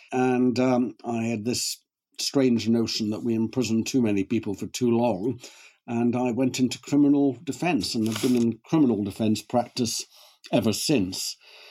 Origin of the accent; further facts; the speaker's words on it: Glasgow, Scotland, United Kingdom; I was born and brought up in Glasgow a long time ago